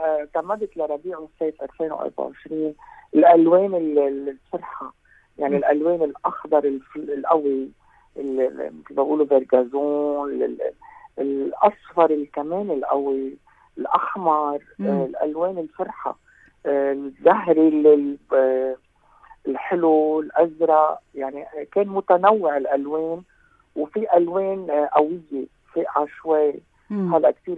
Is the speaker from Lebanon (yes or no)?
yes; Lebanon; انا لبناني وبفتخر، وانا ما بنكر اصلي